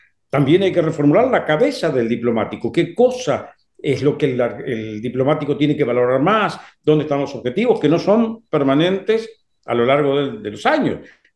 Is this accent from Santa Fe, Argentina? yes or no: yes; Santa Fe, Argentina; hay algo que yo puedo devolver a la provincia de Santa Fe, de donde soy, donde me formé, escuela primaria, secundaria y universidad